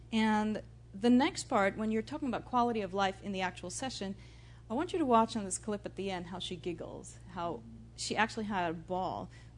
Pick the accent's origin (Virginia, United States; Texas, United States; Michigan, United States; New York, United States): New York, United States; I'm from New York, and I came there, and here I'm in college just being one other student in the program